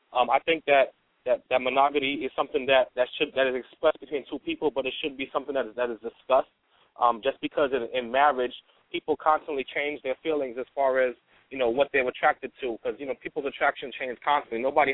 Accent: Brooklyn, New York, United States; I'm from Brooklyn.

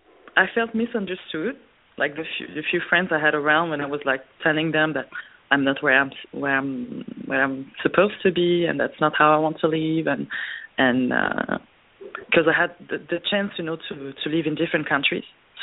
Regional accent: France; English is a second language; I'm from France, as you said.

